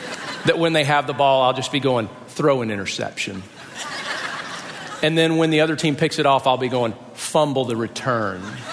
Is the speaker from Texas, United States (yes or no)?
no; Athens, Georgia, United States; born there; I was born in Athens. My dad was a student in Athens.